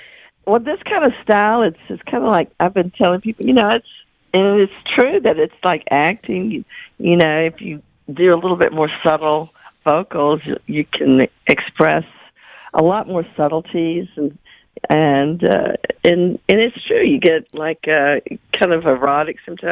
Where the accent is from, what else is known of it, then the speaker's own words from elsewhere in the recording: the South, United States; accent: Southern; they tried to kind of dampen down my Southern accent a little bit.